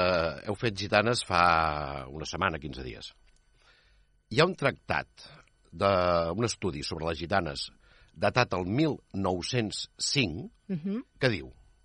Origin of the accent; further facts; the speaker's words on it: Granollers, Catalonia, Spain; Jo tinc un bon amic, jo sóc de Granollers, i tinc un bon amic que dirigeix una coral.